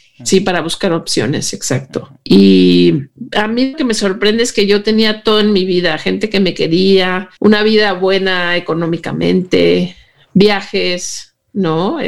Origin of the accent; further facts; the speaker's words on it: Mexico; moved away as an adult; yo salí de México por lo mismo, porque estaba huyendo de esas emociones